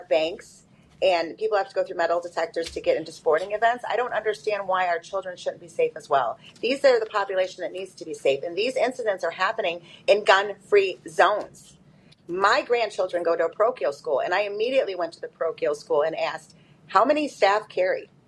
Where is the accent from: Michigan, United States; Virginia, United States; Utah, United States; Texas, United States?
Michigan, United States; Detroit; I grew up in Southwest Detroit. So I went to Southwestern High School for 9th and 10th grade